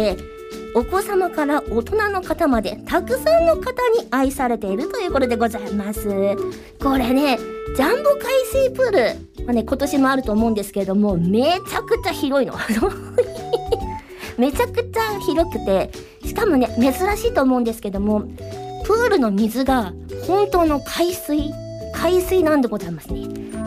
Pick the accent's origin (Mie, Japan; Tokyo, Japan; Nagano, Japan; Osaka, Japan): Mie, Japan; now in Kanagawa, Japan; 本日ご紹介するのは私の地元三重県についていろいろ語っていこうかなと思います